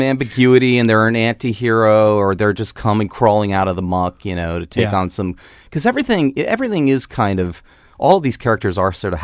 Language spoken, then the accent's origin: English; Tampa, Florida, United States; I grew up in Tampa. And Tampa's weird because, like, Florida, I always say Florida's sort of like upside down.